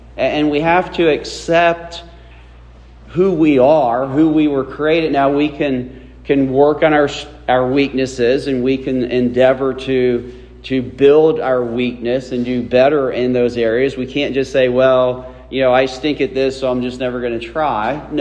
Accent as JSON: {"language": "English", "town": "Butler", "region": "New Jersey", "country": "United States", "tie": "born or raised there", "said": "The little town of Butler was the town I grew up in."}